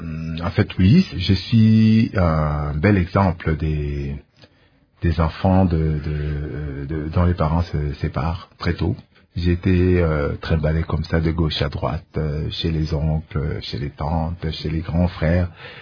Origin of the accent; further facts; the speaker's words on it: Kolwezi, Lualaba, DR Congo; also born or lived in Likasi; Donc, je suis né à Likasi, mais j'ai grandi une bonne partie de mon enfance, je l'ai passé à Kolwezi.